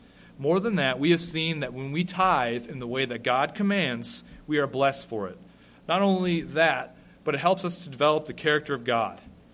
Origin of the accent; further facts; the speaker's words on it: North Dakota, United States; I'm from North Dakota. There's a lot of open space out there.